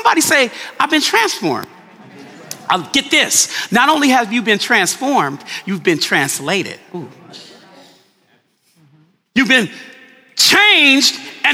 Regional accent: Los Angeles, California, United States; Okay, so my origin, I was born here. When people say, oh, where were you from? What's your origin? Basically, where they're asking, where you originate from? I'm here from Los Angeles, California, right?

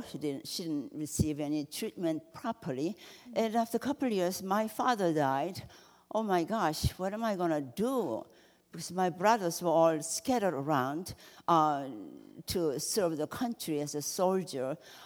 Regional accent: South Korea; I'm from Korea. At the time I was born, our country was occupied by Japan since 1910.

